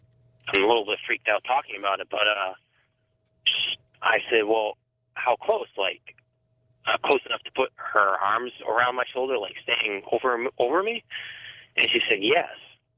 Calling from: Vermont, United States

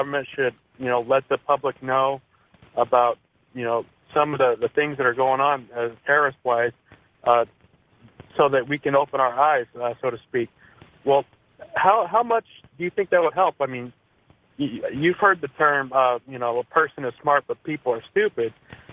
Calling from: Mesa, Arizona, United States; I'm from Mesa, Arizona.

